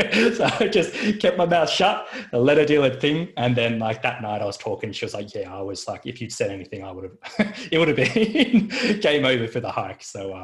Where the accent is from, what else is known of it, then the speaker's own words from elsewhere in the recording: Australia; as an Aussie, it's a real big deal for us to hear about the stories and what everyone went through.